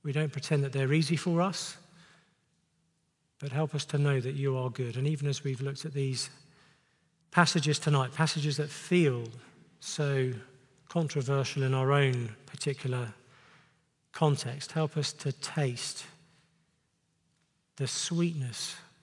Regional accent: England, United Kingdom; I'm English. We don't do things like that.

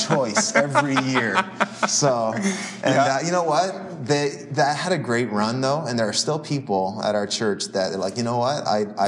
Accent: Fredericton, New Brunswick, Canada; now in Saint John, Canada; I moved to St. John. I'm from Fredericton, which is about an hour north of St. John, still in New Brunswick.

